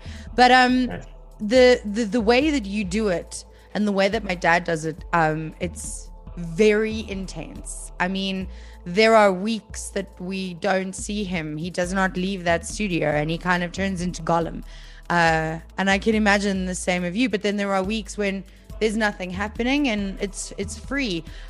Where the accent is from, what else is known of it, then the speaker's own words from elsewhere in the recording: Vosloorus, Gauteng, South Africa; also born or lived in Brakpan; growing up on the East Rand, I've grown up between Vosloorus and Brakpan suburbs and not suburbs.